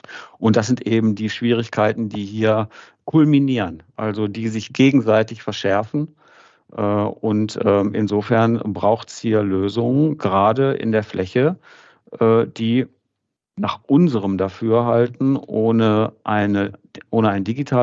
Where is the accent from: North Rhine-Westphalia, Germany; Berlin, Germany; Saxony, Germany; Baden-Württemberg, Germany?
North Rhine-Westphalia, Germany; Aber wie man vielleicht auch an meinem Akzent-Dialekt hört, das hört sich gar nicht nach Sachsen-Anhalt an, daher komme ich auch nicht, sondern ich bin Ostwestfale und bin jetzt im Moment eben in Südwestfalen unterwegs.